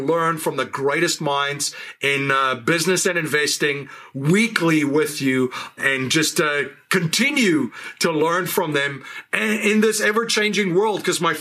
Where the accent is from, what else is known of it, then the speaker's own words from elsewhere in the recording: South Africa; Growing up in South Africa during a very interesting time in the country's history, I was red-pilled as a young man.